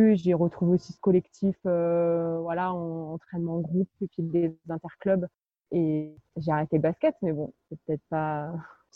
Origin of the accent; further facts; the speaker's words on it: Saint-Denis-sur-Coise, Auvergne-Rhône-Alpes, France; je suis originaire du petit village de Saint-Denis-sur-Coise dans la Loire, entre Saint-Étienne et Lyon, dans les Monts du Lyonnais. J'ai 28 ans